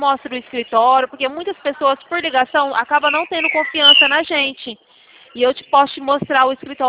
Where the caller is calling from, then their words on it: Araçatuba, São Paulo, Brazil; Eu falo daqui de Araçatuba, estado de São Paulo.